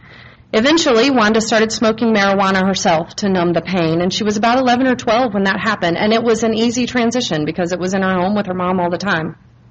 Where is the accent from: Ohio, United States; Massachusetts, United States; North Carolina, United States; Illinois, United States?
North Carolina, United States; Durham; I grew up in Durham. I learned to love the Lord at home. My dad works for the Navigators at Duke.